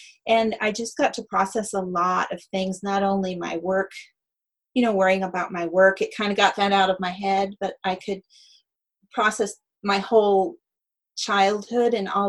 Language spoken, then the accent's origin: English; Michigan, United States; I was born in Houghton County in the UP. I lived here until I was 10. And then my family started a cycle of moving frequently.